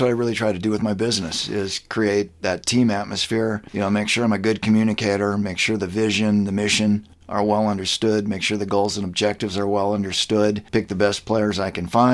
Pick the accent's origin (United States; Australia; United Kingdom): United States; International Falls, Minnesota; we took those things that we learned growing up in International Falls and the discipline and the things we learned playing for the Broncos.